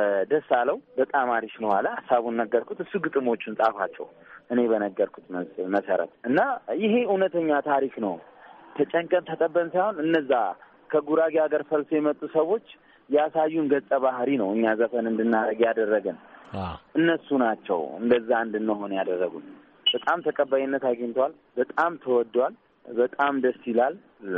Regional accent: Addis Ababa, Ethiopia; እኔ ተወልጄ ያደኩት ነገር ያለው አዲስ አበባ ነው

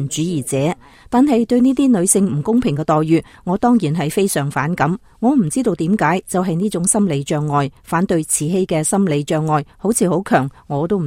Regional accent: China; moved away; 我原来在中国是在共产党领导下长大

